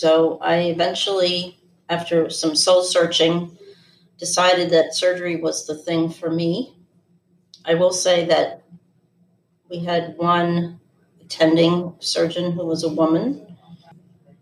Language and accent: English; New York City, New York, United States; also born or lived in Connecticut; So I grew up in mostly in New York City, but also in rural Connecticut, what I think of as the best of both worlds.